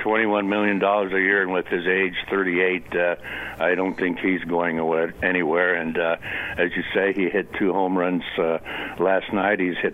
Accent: Akron, Ohio, United States; Well, I know your feelings because I grew up in Akron. I've been a Cleveland Indians fan all my life

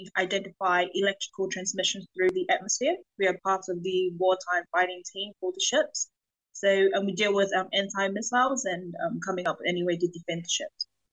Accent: Tonga; now in New Zealand; I come from Tonga. I was actually born there, Aonua Ewa.

